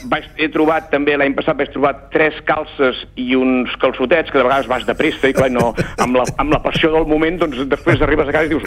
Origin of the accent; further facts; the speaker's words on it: Girona, Catalonia, Spain; also born or lived in Palafrugell / Llafranc; Jo soc de Girona, tot i que havia viscut també a Palafrugell, a Llafranc, als anys 80, quan vaig començar a treballar de mestre.